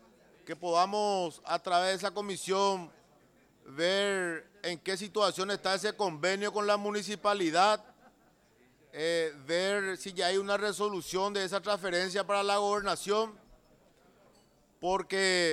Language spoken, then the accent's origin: Spanish; Caazapá, Paraguay; Nosotros los casapeños estamos contentos porque hace poco que somos diócesis de Casapá